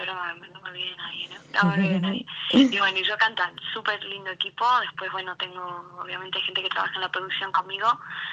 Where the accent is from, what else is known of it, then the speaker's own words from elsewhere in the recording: Argentina; seguimos siendo argentinos